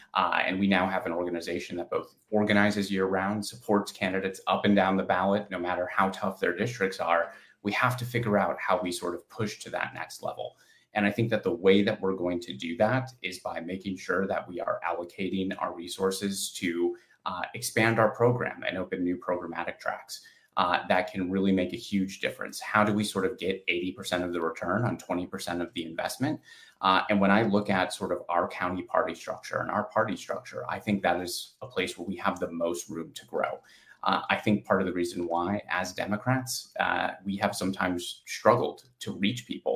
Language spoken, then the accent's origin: English; Two Rivers, Wisconsin, United States; born or raised there